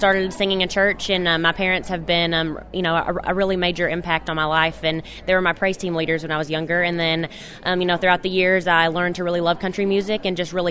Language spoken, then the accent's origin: English; Murray, Kentucky, United States; I'm from Murray, Kentucky, originally.